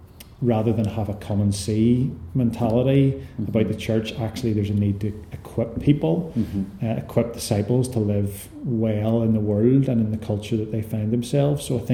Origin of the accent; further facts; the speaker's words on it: Templepatrick, Northern Ireland, United Kingdom; I have an older sister as well, and we grew up in Templepatrick and attended a local church, Mucklemore Presbyterian Church.